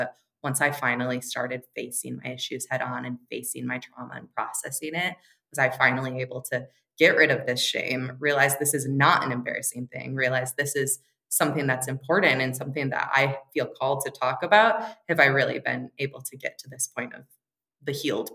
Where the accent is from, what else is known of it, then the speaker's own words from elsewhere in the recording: East Lansing, Michigan, United States; In East Lansing.